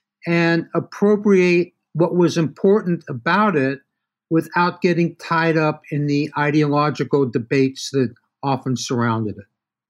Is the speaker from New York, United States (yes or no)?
yes; New York City, New York, United States; I'm an analyst from New York City